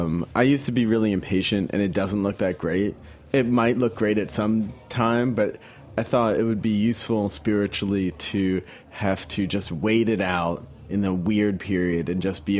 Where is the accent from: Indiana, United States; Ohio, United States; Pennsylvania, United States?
Pennsylvania, United States; Philadelphia; I grew up in Philadelphia.